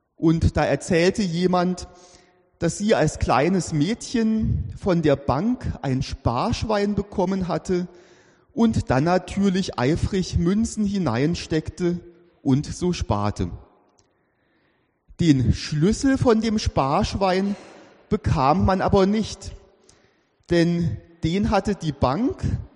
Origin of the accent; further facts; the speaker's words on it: Germany; now in Switzerland; wenn man so wie ich als Deutscher in der Schweiz lebt, dann versucht man, die kleinen Unterschiede wahrzunehmen und zu verstehen